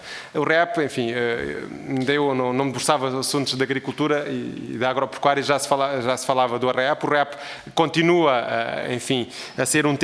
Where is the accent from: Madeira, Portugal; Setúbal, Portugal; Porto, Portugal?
Setúbal, Portugal; eu que sou do distrito de Setúbal, que tenho todo o gosto em ter uma indústria como a Auto Europa no meu distrito